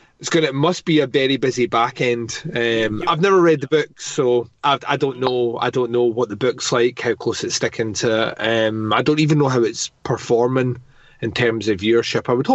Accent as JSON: {"language": "English", "region": "Scotland", "country": "United Kingdom", "said": "As the Scotsman in me loves that. Because we're a fairly nihilistic people at the best of times."}